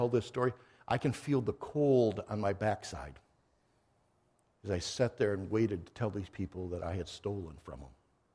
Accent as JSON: {"language": "English", "town": "Corunna", "region": "Michigan", "country": "United States", "tie": "born or raised there", "said": "I was born and raised in Corunna, Michigan. Went to a chapel there, and dad was an elder"}